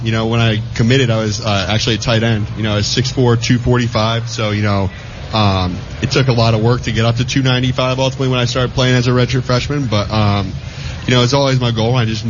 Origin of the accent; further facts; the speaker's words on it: Connecticut, United States; I'd been in the Northeast my whole life, you know, growing up in Connecticut, going to UMass for my first 3 years.